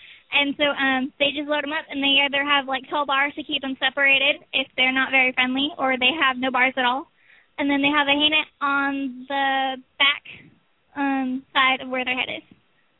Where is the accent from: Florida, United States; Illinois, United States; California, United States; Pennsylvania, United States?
California, United States; Fallbrook; I'm from Fallbrook Pony Club in North San Diego County.